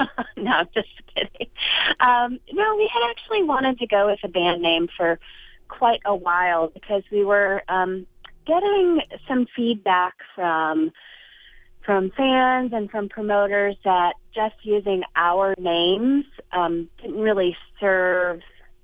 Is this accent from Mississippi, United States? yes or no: no; Virginia, United States; And I was born and raised in Virginia. And the mountains of Virginia and the coast of North Carolina were kind of our borders growing up.